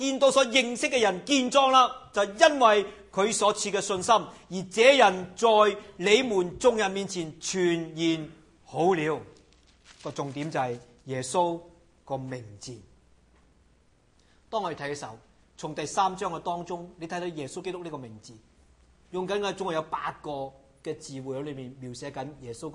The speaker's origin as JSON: {"language": "Chinese", "country": "Macau", "said": "若果你是永久居民好像我这样，我澳门来的，就即是小乡下出来"}